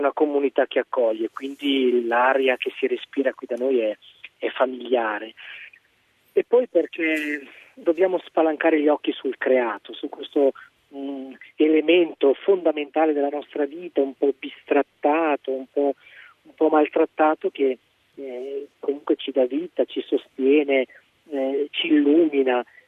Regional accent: Locarno, Ticino, Switzerland; Beh, diciamo che io provengo da Locarno, quindi sul Lago Maggiore

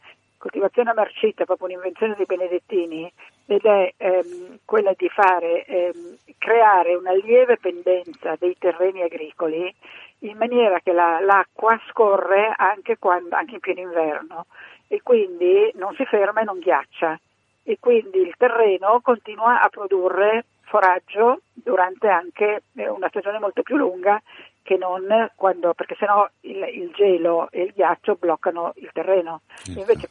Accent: Lombardy, Italy; Io compro sempre il grana padano, essendo lombarda, perché è della mia terra

